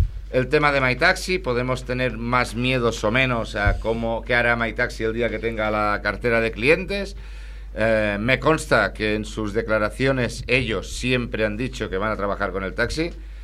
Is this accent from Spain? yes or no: yes; Terrassa, Catalonia, Spain; yo soy de Tarrasa